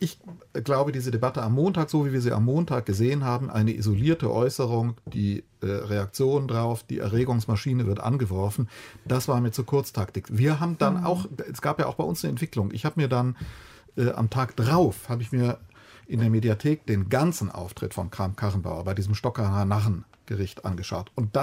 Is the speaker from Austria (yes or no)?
no; Cologne, North Rhine-Westphalia, Germany; Ich bin in Köln groß geworden.